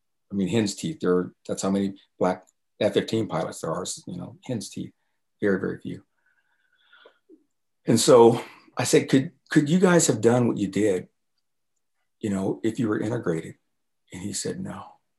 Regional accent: Alabama, United States; I'm from Alabama, as you know.

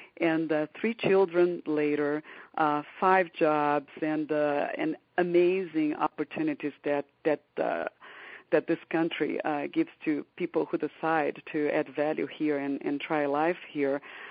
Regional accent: Rio de Janeiro, Brazil; born and raised in Rio de Janeiro, but I was brought up in a very global environment

